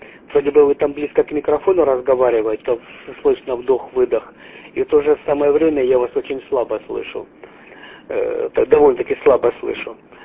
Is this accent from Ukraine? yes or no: yes; Derhachi, Kharkiv Oblast, Ukraine; я сам родом, как я сказал, уже из Харьковской области, из Дергачи